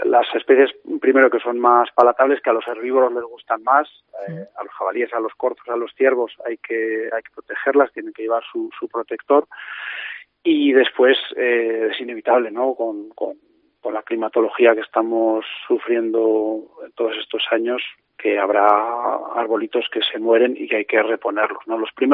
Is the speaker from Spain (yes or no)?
yes; León, Castile and León, Spain; ya sabéis que soy de León